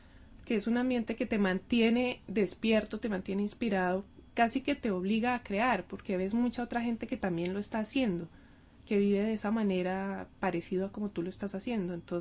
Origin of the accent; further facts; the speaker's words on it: Colombia; born there; now in Czech Republic; Sí, yo nací en Colombia, mi madre es checa, mi padre es colombiano y, bueno, también soy checa debido a la nacionalidad de mi madre. Pero a veces estoy en Colombia y a veces estoy aquí en la República Checa.